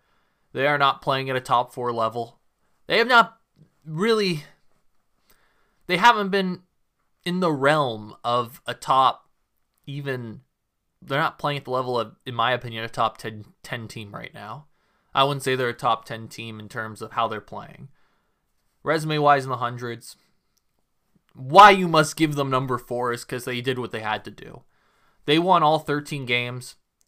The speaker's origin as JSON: {"language": "English", "town": "Guelph", "region": "Ontario", "country": "Canada", "tie": "born or raised there", "said": "have a kid playing from Guelph, Ontario, so shout out to Ole Miss. You know, you got someone from my hometown."}